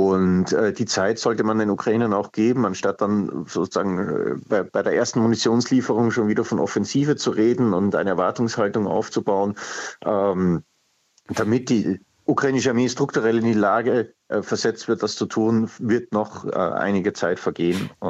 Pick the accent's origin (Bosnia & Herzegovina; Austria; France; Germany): Austria; ich bin ja Österreicher